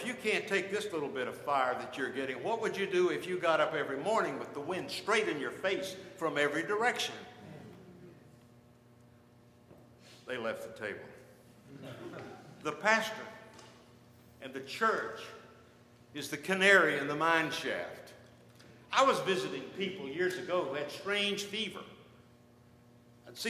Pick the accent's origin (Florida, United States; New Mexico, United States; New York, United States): Florida, United States; Delray Beach; You know, that church was like the church I grew up in Delray Beach, Florida, back in the dark ages.